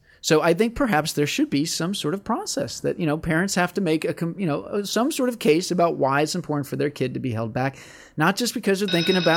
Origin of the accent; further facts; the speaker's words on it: St. Louis, Missouri, United States; Ooh, my hometown, baby.